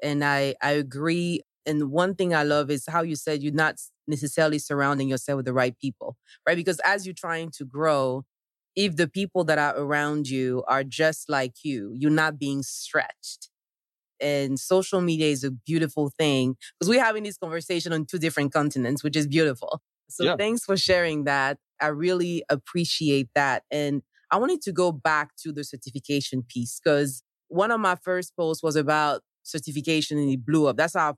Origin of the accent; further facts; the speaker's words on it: Côte d’Ivoire; now in United States; I'm originally from Ivory Coast. And back then, you have to be a certified accountant if you want to do anything in finance.